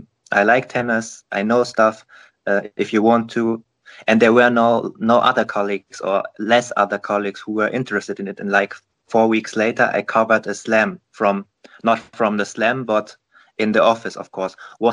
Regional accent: Germany; English is a second language; I'm from Germany

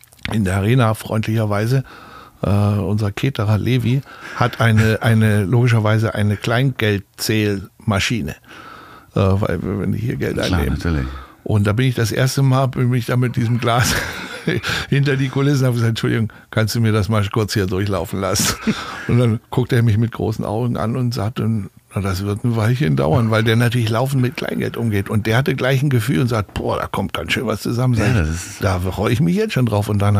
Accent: Berlin, Germany; Also wir lebten damals in Berlin, ich bin gebürtiger Berliner

